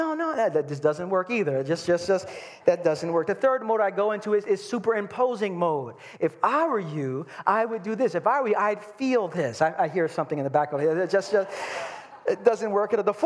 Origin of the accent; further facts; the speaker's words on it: Brooklyn, New York, United States; I'm from Brooklyn.